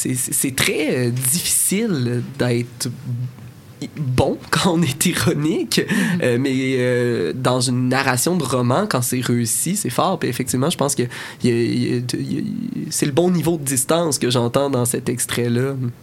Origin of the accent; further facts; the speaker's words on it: Quebec, Canada; Je suis québécois, là, et j'ai lu beaucoup d'œuvres québécoises